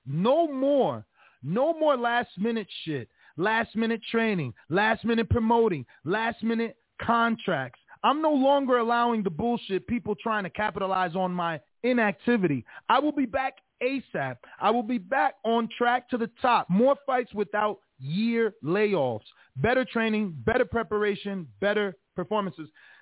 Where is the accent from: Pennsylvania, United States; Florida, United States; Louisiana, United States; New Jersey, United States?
New Jersey, United States; now in Las Vegas, United States; I'm originally from Jersey. He's from Chicago, but we're both here in Las Vegas, living the dream